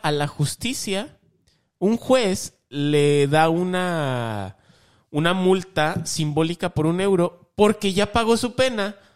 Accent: Mexico; Así nosotros como además, mexicanos en nuestra Cámara de Diputados

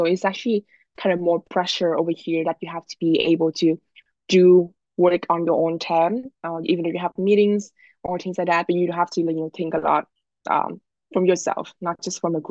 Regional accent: Vietnam; English is a second language; now in Canada; we kind of like was born and raised in Vietnam, right? So we actually can know a lot of our culture over there.

